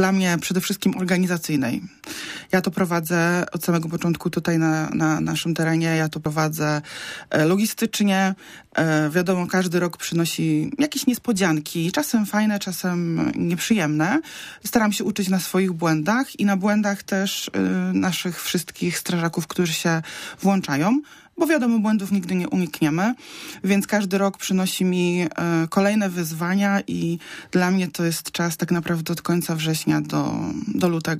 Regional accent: Poznań, Greater Poland Voivodeship, Poland; Ja pochodzę z Poznania

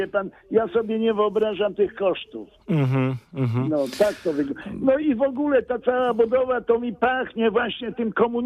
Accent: Poznań, Greater Poland Voivodeship, Poland; No jestem poznaniakiem.

